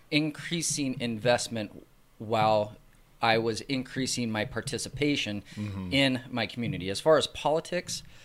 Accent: Spokane, Washington, United States; So I grew up in Spokane.

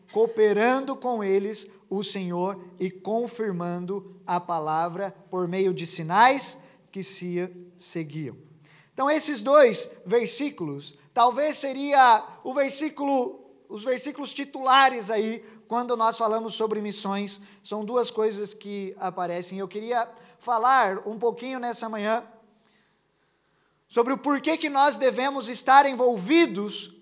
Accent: São Paulo, Brazil; eu sou de São Paulo, do interior

